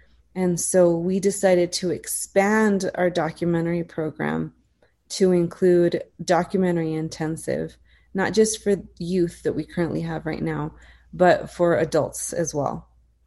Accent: El Paso, Texas, United States; also born or lived in San Francisco; I'm originally from El Paso, but I was in San Francisco for 12 years. And I moved back in 2011

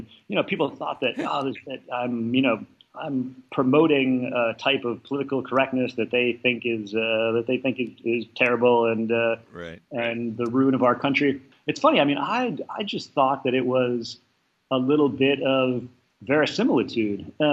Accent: Wisconsin, United States; I grew up in Wisconsin, and as you say, I went to Harvard

